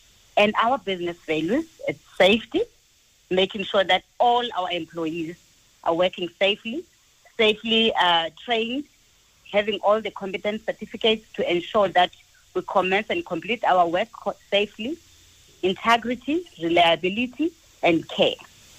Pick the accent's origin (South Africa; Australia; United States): South Africa; Eastern Cape; I'm from Eastern Cape, like I mentioned, from labor-sending community.